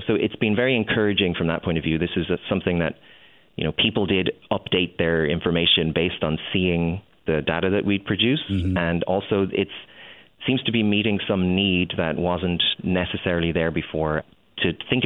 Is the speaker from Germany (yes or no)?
no; Ireland; moved away as an adult; now in United States; So I'm from Ireland and I moved here 10 years ago because the U.S. has inarguably the greatest system of graduate education in the world.